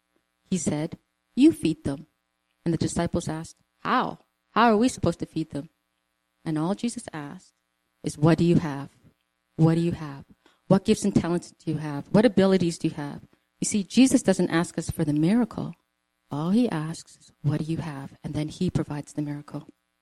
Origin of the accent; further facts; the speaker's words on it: Calgary, Alberta, Canada; We grew up in Calgary.